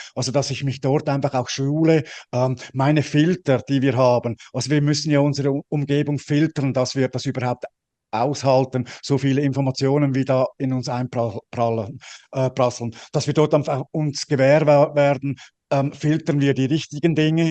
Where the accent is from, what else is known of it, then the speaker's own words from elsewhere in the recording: Switzerland; Ich bin ja als Schweizer